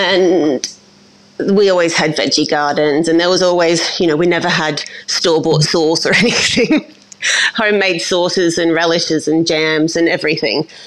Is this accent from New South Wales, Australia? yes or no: no; Bairnsdale, Victoria, Australia; So I'm from Bairnsdale in Victoria, East Gippsland.